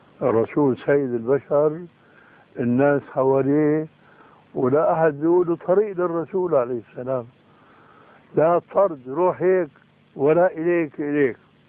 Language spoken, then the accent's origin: Arabic; Syria; بسموه عندنا بالشام برزان